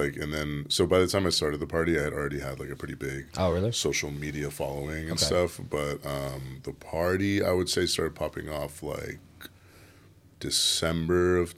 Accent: California, United States; moved away as an adult; now in Los Angeles, United States; I've always been DJing since I was like 13. I'm 29 now. And then I moved down. I'm from the Bay Area.

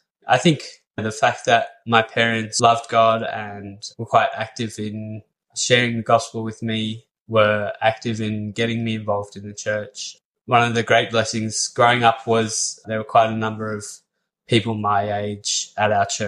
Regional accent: Blacktown, New South Wales, Australia; I grew up in Blacktown in Western Sydney. My family are my parents and three siblings. I'm the second. And, yeah, my parents and grandparents as well are Christians, and so was raised

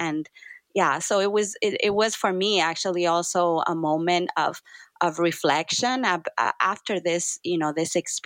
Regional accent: Nicaragua; I am from Nicaragua, and that's a very important part of my identity, which is a small country in Central America

